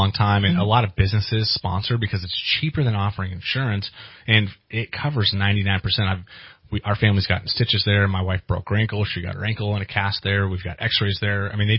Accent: California, United States; the chief medical officer and part owner, Dr. Jesse Curran, is actually a lifelong friend of mine. We grew up in the Trinities.

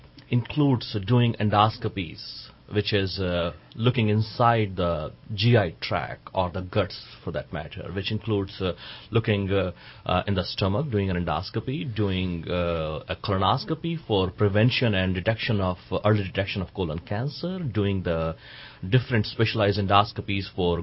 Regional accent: India; moved away; So growing up in India, I couldn't go against their wishes.

